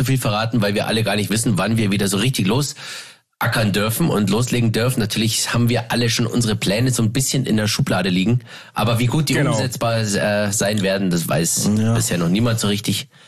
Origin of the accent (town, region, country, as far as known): Bavaria, Germany; now in Berlin, Germany